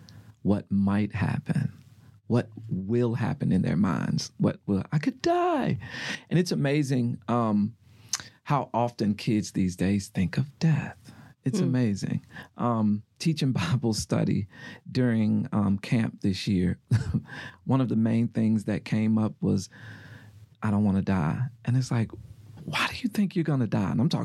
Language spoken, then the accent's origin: English; United States; You know, coming from poverty, growing up in Greenfield, what is now James Crossing.